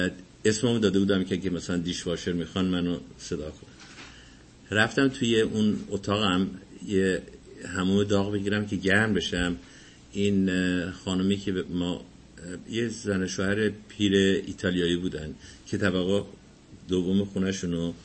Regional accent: Tehran, Tehran Province, Iran; born or raised there; now in United States

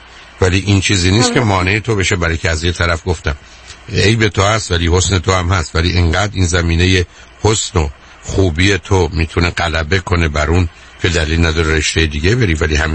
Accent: Iran; من یه ایرانی هستم

